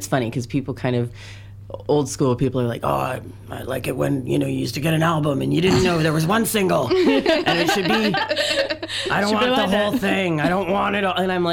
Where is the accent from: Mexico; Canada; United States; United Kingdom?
Canada; And being Canadian, I didn't grow up around that.